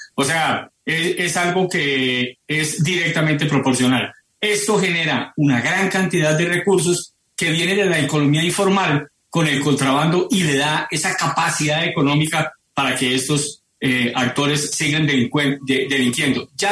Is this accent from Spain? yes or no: no; Colombia; como general de la República, pero más como colombiano